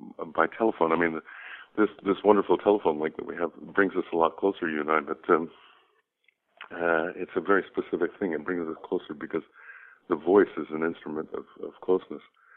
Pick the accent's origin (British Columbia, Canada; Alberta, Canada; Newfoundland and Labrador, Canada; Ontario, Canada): Ontario, Canada; Ottawa; I grew up in Ottawa, Canada, which was a very small town.